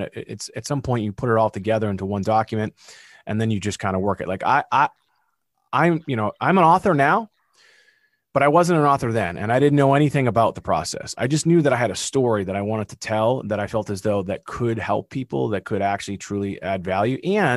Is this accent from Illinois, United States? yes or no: no; Massachusetts, United States; accent: Massachusetts; There's my Massachusetts accent.